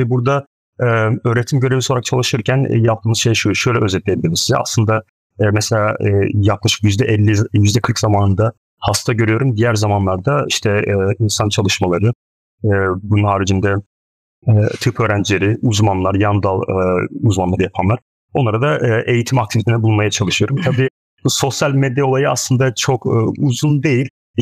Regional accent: Trabzon, Turkey; moved away as an adult; now in United States; Hani genelde memleket söylenir ya, aslen Trabzonluyum.

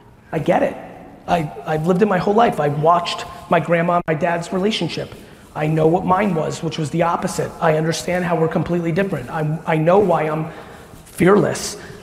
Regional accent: New Jersey, United States; You see the bravado in the way I communicate, that's fucking Jersey. Right. I can't help that I'm from Jersey. That's Jersey. That's where I get that from.

